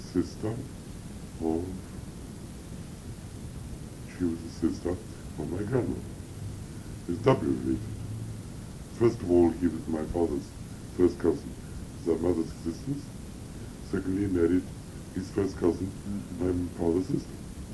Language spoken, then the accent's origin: English; Riga, Latvia; first language German; English is a second language; moved away; also born or lived in Petrograd; We were in Riga until 1915, where I had my first language was German, because my nurse is German.